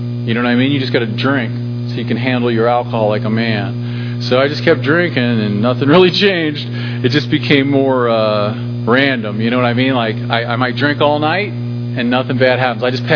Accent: Loveland, Ohio, United States; it was a little town called Loveland, Ohio. That's where I grew up.

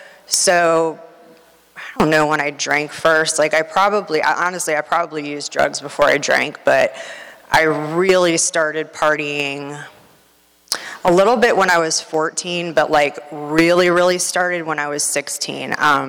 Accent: Florida, United States; You know, I'm from Pinellas County, came from a great family, always felt a gaping hole in myself.

